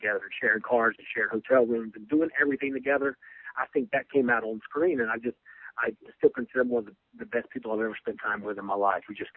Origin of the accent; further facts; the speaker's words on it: North Carolina, United States; It took place in Winston-Salem, close to my hometown. I'm here again from North Carolina.